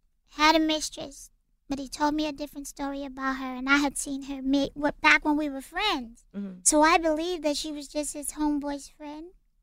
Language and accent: English; Los Angeles, California, United States; I'm from South Central.